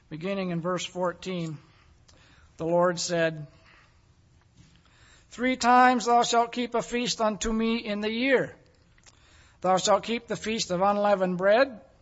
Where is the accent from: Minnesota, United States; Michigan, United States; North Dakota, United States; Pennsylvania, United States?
Michigan, United States; Bay City; I'm originally from Bay City, and occasionally when I go back there for business and visiting, you notice little changes here.